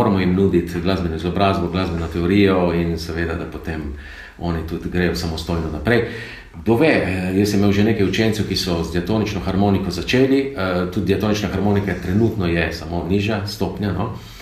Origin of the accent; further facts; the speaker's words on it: Trieste, Friuli-Venezia Giulia, Italy; jaz sem tle nekako foreš, no, prihajam iz Trsta, tako da se vozim vsak dan.